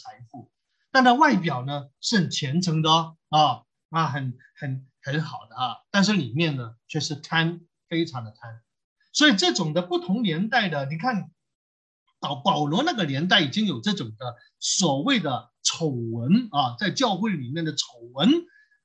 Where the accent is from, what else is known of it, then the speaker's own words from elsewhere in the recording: China; 但我们中国人真的很庸俗啊。